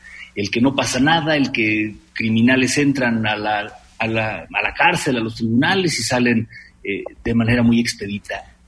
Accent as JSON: {"language": "Spanish", "country": "Mexico", "said": "nosotros como mexicanos"}